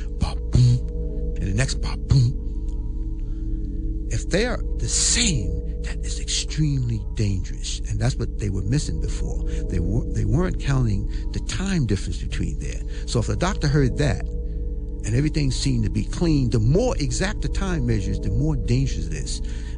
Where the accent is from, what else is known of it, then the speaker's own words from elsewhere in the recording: Jamaica, New York, United States; I'm really right from Jamaica there.